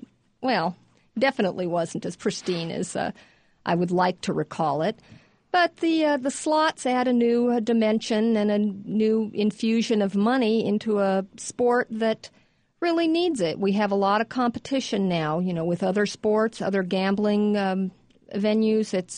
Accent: California, United States; I'm from California, born and raised.

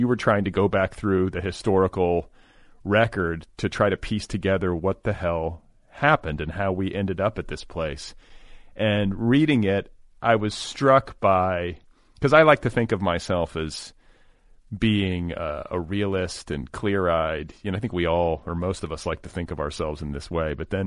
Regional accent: Indiana, United States; As was I. I don't know if you recall that, but I was raised.

